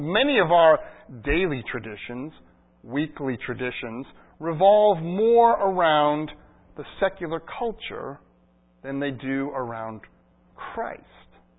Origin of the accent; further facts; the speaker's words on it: Holliston, Massachusetts, United States; I'm an American, I'm from Massachusetts, I'm from Metro West, I'm a son, I'm a Holliston, I'm a graduate of Holliston High School